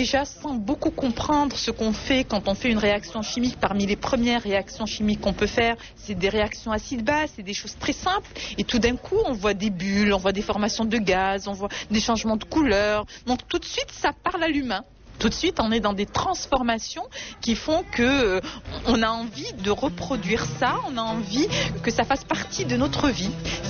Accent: Morocco; j'avais toujours ce décalage par rapport à ce qui se passait chez moi au Maroc.

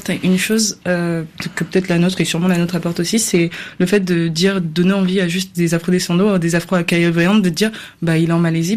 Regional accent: Cameroon; born there; J'ai commencé par le Cameroun parce que je suis née au Cameroun.

